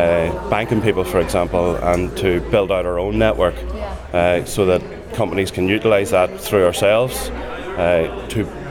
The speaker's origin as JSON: {"language": "English", "town": "Armagh", "region": "Northern Ireland", "country": "United Kingdom", "accent": "Armagh", "said": "given my accent, obviously, from Armagh, business based in Monaghan"}